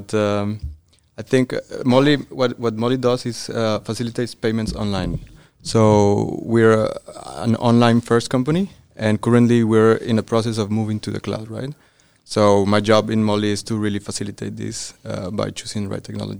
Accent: Mexico; I'm from Mexico.

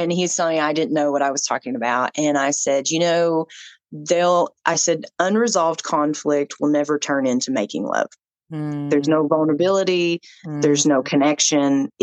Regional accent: Dandridge, Tennessee, United States; I grew up in a very rural area. It's like Dandridge, Tennessee. It's just like the second oldest town in Tennessee.

